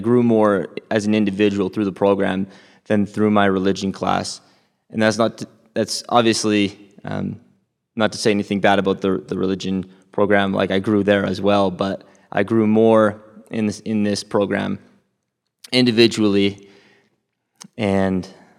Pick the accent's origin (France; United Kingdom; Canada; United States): Canada; Alberta; I'm from Alberta, Canada, and this year was a very special year.